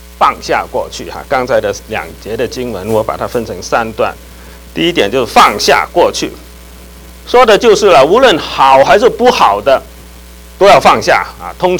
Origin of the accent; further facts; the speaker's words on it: China; 我们中国人也是啊哈，作为一个群体，任何一个民族，他都有他的威风的历史